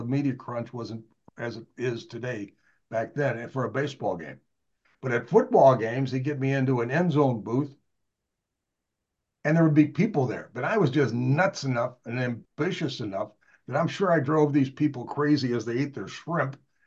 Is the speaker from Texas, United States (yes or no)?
no; St. Louis, Missouri, United States; But growing up in St. Louis, I found out that St. Louis University had a radio station.